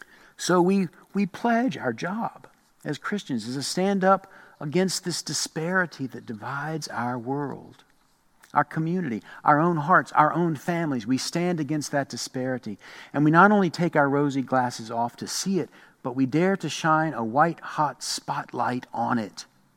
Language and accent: English; Hampton, Virginia, United States; When I dream of my hometown in Hampton, Virginia, along the Chesapeake Bay.